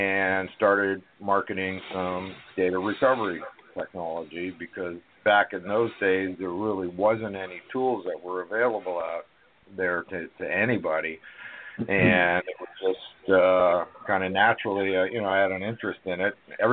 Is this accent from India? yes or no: no; Canada; now in United States; I left Canada. I'm originally from Canada, so I left Canada and came down here to the U.S.